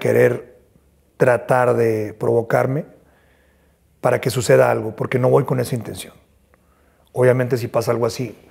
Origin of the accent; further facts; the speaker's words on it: Monterrey, Nuevo León, Mexico; y en mi tierra, Monterrey, Nuevo León, pues es motivo de alegría